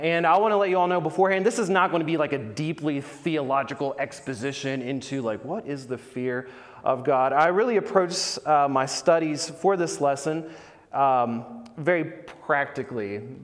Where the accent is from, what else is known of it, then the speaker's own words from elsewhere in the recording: West Virginia, United States; I grew up in Wyoming County, West Virginia. I went to school at Marshall, where I graduated in 2012.